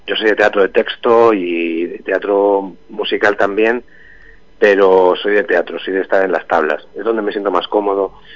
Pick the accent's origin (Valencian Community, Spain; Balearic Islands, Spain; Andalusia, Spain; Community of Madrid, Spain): Andalusia, Spain; Vera; yo me he inspirado mucho en mi pueblo, en Vera, en la gente, en cómo somos los almerienses, en nuestra forma de expresarnos.